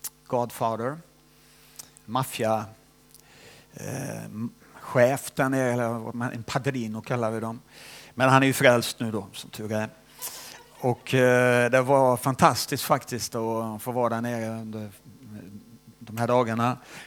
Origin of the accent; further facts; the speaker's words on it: Småland, Sweden; also born or lived in Vänersborg; now in United Kingdom; Smålänning är jag inte, för att jag är född i Vänersborg. Så det är inte så jättelångt härifrån. Men jag är uppväxt i Småland.